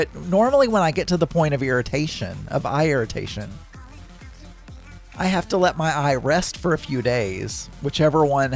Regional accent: Arkansas, United States; I grew up in South Arkansas.

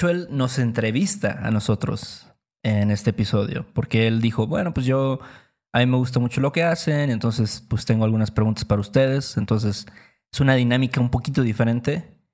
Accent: Veracruz, Mexico; now in Mexico City, Mexico; y, bueno, soy de Veracruz. Y vivo actualmente en Ciudad de México

